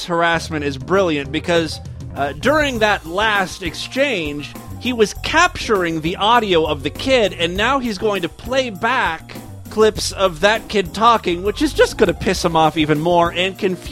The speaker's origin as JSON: {"language": "English", "region": "Texas", "country": "United States", "accent": "Texas", "said": "That's my Texas accent, by the way."}